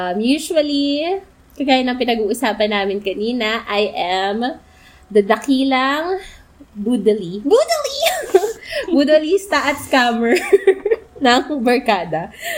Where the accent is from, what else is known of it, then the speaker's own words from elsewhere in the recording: Makati, Metro Manila, Philippines; I am from Makati.